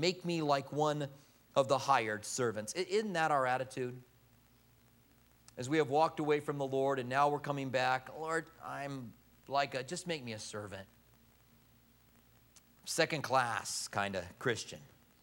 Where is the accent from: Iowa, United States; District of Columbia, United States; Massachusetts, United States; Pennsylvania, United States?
Iowa, United States; Clinton; I was born in Clinton, Iowa. I ran into a guy here recently that was also from Clinton. You don't meet a lot of people that are from Clinton, Iowa. It's a city that's right off of the Mississippi River, right across from Illinois.